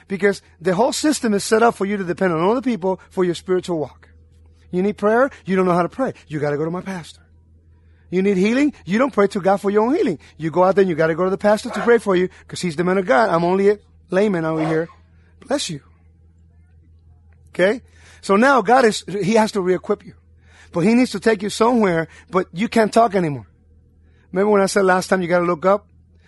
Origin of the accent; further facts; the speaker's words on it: Puerto Rico; I'm freezing like this because I'm from Puerto Rico.